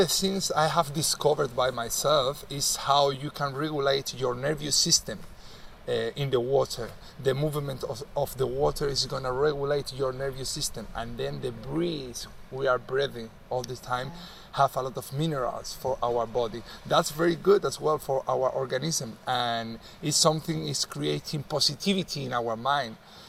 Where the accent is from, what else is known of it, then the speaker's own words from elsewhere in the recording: Canary Islands, Spain; now in Ibiza, Spain; I am from the Canary Islands. I have grown up next to the sea, surfing all my life. I have been always in contact with the sea. Now I'm here in the Balearic Island in Ibiza